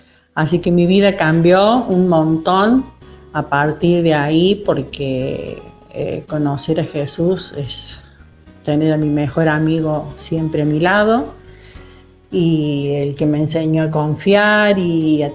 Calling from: Berrotarán, Córdoba, Argentina; de Berrotarán

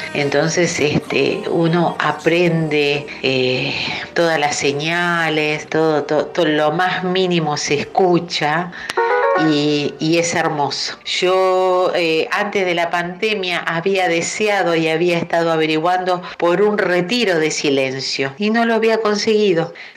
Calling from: Ushuaia, Tierra del Fuego, Argentina; acá en Ushuaia, siempre mirando la montaña, la bahía, el agua y en silencio.

